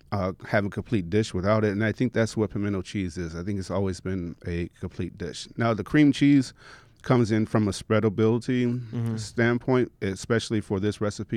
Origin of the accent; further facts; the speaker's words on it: Chicago, Illinois, United States; But you have to understand, growing up in Chicago, that Jiffy, you know.